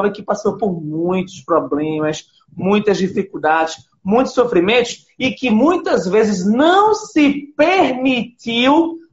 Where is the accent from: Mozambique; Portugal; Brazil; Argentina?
Brazil; Pernambuco; eu sou nordestino, tá? Pernambucano, eu sou do interior de Pernambuco, então a gente do gente, a gente fala assim na gíria nordestina, tá?